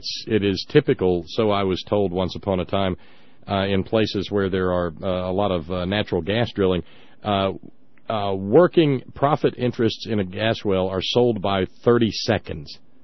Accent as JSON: {"language": "English", "region": "Alabama", "country": "United States", "tie": "born or raised there", "said": "Which of course provides the electricity down where I grew up in the Shoals area of Alabama."}